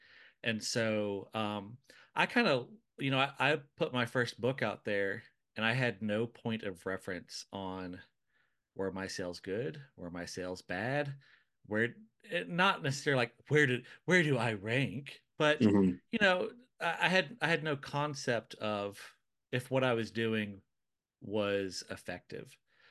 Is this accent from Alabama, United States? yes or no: yes; Alabama, United States; they say write what you know, and I'm from Crenshaw County, Alabama. It's the county with the most dirt roads of any county in the state.